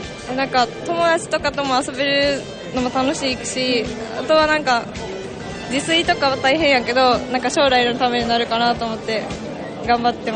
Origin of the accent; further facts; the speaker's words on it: Ehime, Japan; now in Osaka, Japan; 私は愛媛県